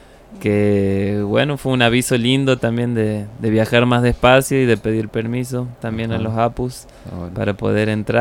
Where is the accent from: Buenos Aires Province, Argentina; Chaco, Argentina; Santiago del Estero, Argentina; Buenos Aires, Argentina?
Santiago del Estero, Argentina; now in Córdoba, Argentina; yo soy oriundo de Santiago del Estero, nacido y criado allá. Vivo en Córdoba hace muchos años.